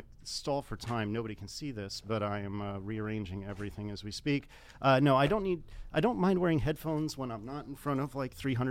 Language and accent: English; Richmond, Virginia, United States; And I'm from Richmond, Virginia, so I'm only a couple hours south of where they used to live.